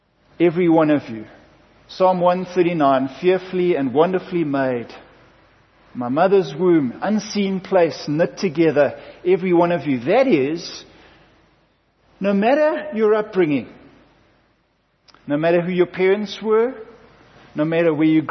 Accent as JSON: {"language": "English", "country": "South Africa", "said": "I'm white. I'm South African. I'm English."}